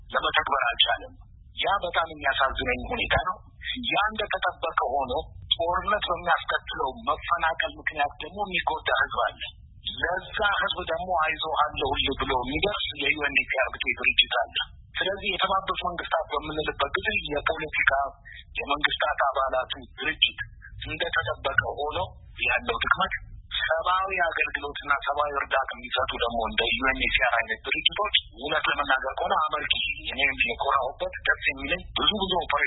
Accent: Addis Ababa, Ethiopia; ያደኩት እንጂ አዲስ አበባ ነው ትምህርት ቤት የጀመርኩት።

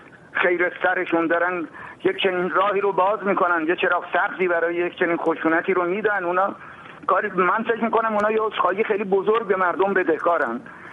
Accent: Iran; تقاضای من به عنوان یه ایرانی اینه که

